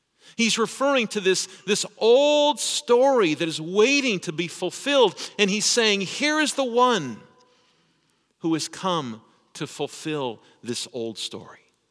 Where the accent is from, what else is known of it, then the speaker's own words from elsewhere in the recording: Ripon, Yorkshire and the Humber, United Kingdom; I told someone on the other end that I was from Ripon.